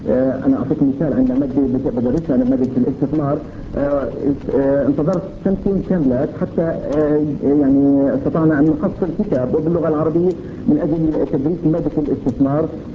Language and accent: Arabic; West Bank, Palestine; وهذه الإيرادات النقدية تشتغل عندنا في الضفة الغربية.